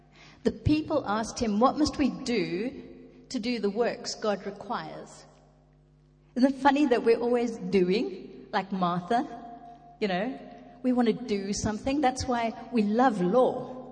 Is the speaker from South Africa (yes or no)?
yes; South Africa; I'm a South African and I was a bit of a naughty girl and I was rebelling against a religion, actually, because I was brought up in a religious environment